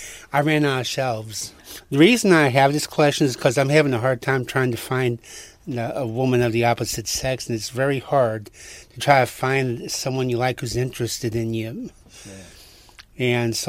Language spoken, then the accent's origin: English; East St. Louis, Illinois, United States; I was a kid growing up in East St. Louis, and in school I used to be attacked a lot.